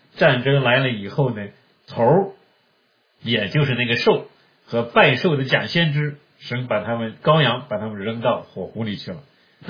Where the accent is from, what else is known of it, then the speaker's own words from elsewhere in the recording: China; 所以这个标志其实对我们中国人来说蛮好理解